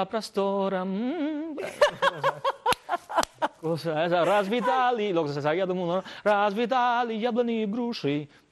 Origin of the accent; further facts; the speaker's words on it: Santa Clara, Villa Clara, Cuba; Había terminado tercero, yo soy de Santa Clara.